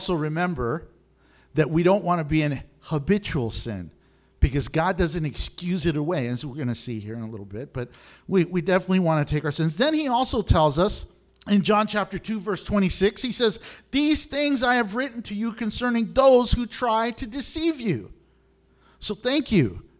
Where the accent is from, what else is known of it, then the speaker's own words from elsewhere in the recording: Houston, Texas, United States; as you know, I came from Houston, and that's the Bible Belt.